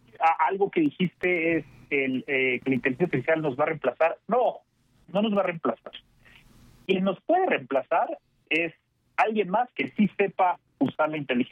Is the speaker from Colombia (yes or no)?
no; Mexico; moved away as an adult; yo crecí y nací en México, pero en algún momento me quise ir a estudiar una maestría al extranjero